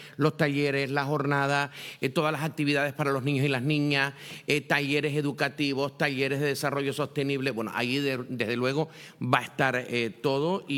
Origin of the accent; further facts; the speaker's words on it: Vallehermoso, Canary Islands, Spain; mi infancia fue en Vallehermoso